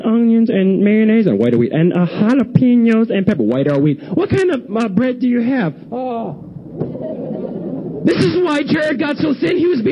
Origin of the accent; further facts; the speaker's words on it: United Kingdom; I'm British, which is cool.